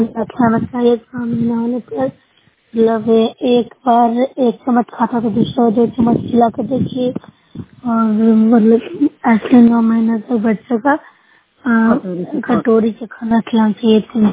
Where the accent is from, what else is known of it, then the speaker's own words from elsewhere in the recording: Bihar, India; मैं नौसिया प्रखंड से हूँ, लड़ांदा की रहने वाली हूँ।